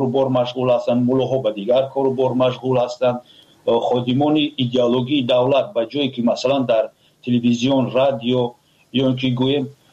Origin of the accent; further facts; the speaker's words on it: Tajikistan; تاجیکان که ما تاجیک هستیم نداریم